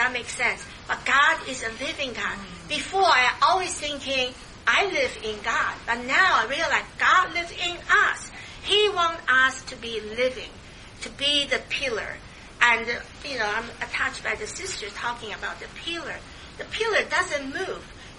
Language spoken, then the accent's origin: English; Philadelphia, Pennsylvania, United States; I'm from Philadelphia, so we're reading different things